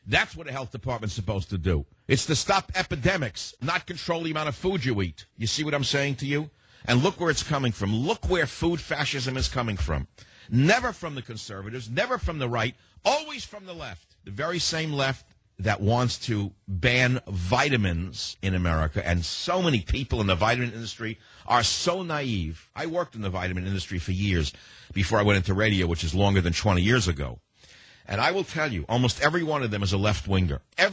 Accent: Bronx, New York, United States; Like growing up in the Bronx, the tragedy of my family, the weight, the pain, the crying, the sadness.

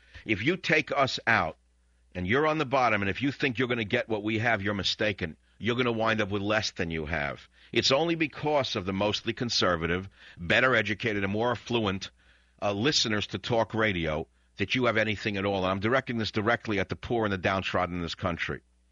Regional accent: United States; I'm an American

